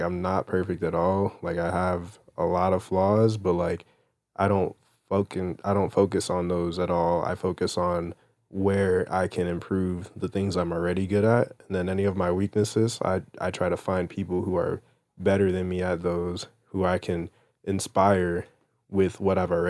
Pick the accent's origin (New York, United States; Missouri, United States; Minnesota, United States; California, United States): New York, United States; because like, I'm still from New York.